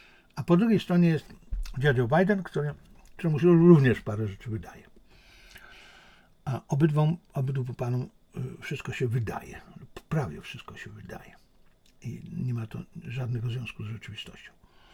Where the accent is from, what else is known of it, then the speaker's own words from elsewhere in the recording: China; Ponieważ też jestem Chińczykiem i też rozumiem ich sposób myślenia.